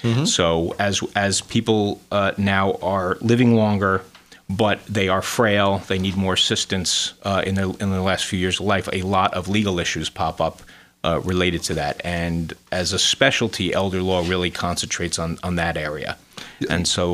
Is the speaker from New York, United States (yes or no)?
yes; New City, New York, United States; I grew up in Rockland and born and raised in New City.